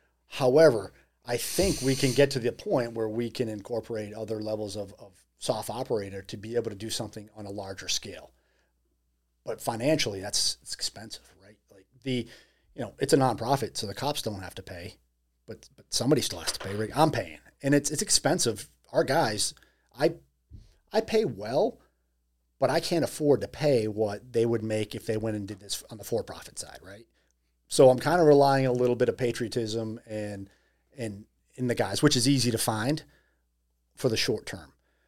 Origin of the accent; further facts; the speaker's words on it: Massachusetts, United States; why don't we start with Massachusetts? It's my hometown.